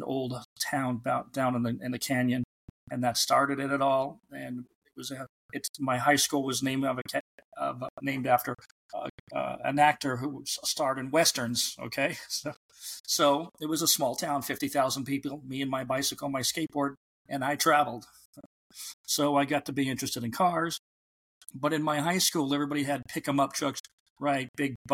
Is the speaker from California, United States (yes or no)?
yes; Newhall, California, United States; But I grew up in Newhall, California, which is about 20 minutes north of Hollywood